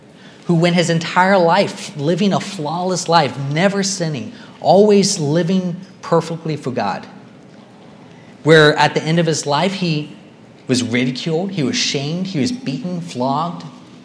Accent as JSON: {"language": "English", "country": "Georgia", "second_language": "English", "said": "she loved my accent. And she asked where I was from, and when I told her I was from Georgia, I was met with a blank stare, and she told me she didn't know where that country was."}